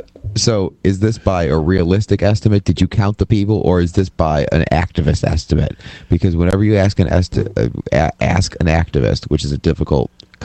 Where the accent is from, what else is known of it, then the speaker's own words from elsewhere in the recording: Ohio, United States; I'm from Ohio, and that was the big joke about Kent State.